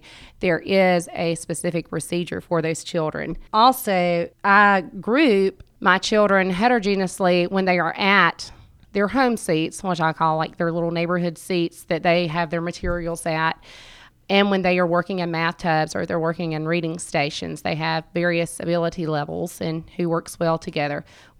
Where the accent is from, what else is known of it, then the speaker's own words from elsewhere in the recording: Hawkinsville, Georgia, United States; I am from Hawkinsville, so this is actually the elementary school I went to as a little girl.